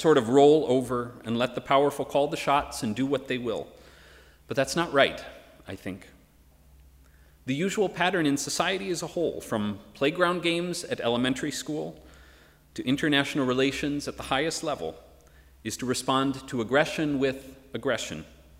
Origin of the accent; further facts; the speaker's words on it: United States; Like so many, I am incredibly troubled by the way my country's leadership is speaking about and acting toward immigrants today. And as you know, the U.S. is far from alone